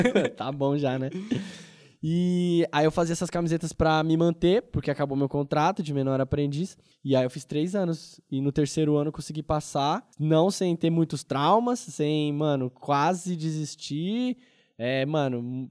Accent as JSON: {"language": "Portuguese", "region": "São Paulo", "country": "Brazil", "tie": "born or raised there", "said": "eu vim do Grajaú, né, da Zona Sul, extremo sul de São Paulo, também mesma fita, escola pública a vida inteira"}